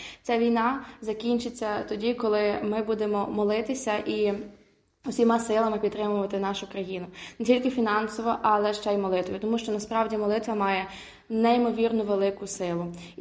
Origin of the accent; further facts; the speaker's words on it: Ternopil Oblast, Ukraine; я з Тернопільщини.